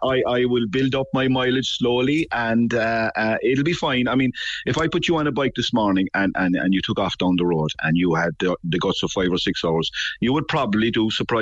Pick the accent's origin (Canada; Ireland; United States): Ireland; Aghabullogue, Munster; born there; now in Blarney, Ireland; No, I was born in Ahabulag. I'll be leaving Blarney. I'm living in Blarney.